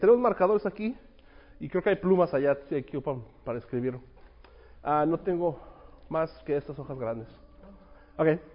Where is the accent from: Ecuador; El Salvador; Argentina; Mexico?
Mexico; Y yo soy mexicano y me han acusado de ser machista porque, pues, soy mexicano, come chile y todo.